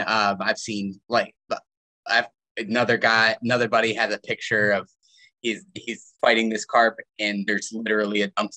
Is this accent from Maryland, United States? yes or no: yes; Maryland, United States; I grew up right on the Susquehanna Flats